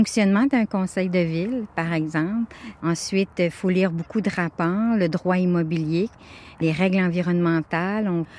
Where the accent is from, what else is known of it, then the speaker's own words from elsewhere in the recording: Candiac, Quebec, Canada; Je suis née à Candiac et je suis toujours venue jouer sur le golf quand les golfeurs n'étaient plus là.